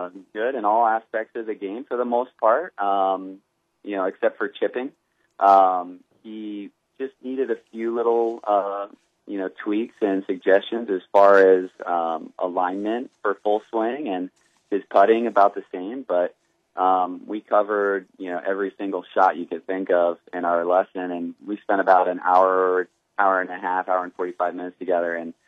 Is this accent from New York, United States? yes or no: yes; Hamilton, New York, United States; I grew up in New York, the state of New York, central New York, in fact. A small town called Hamilton, where Colgate University is.